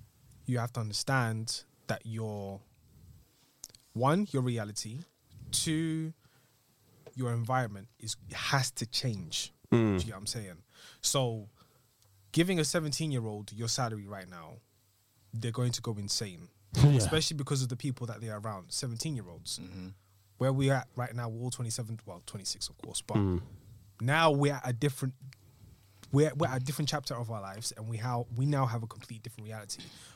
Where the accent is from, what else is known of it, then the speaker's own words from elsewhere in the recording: Chafford Hundred, East of England, United Kingdom; especially where we grew up in Chafford.